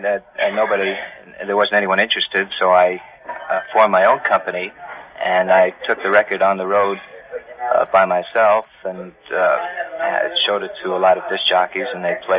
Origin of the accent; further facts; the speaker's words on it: New York City, New York, United States; born there; I was born in the Bronx.